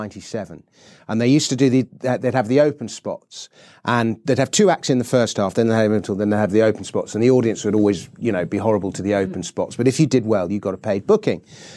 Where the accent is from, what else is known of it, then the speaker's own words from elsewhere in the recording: London, United Kingdom; I'm 50 years old, I'm a Londoner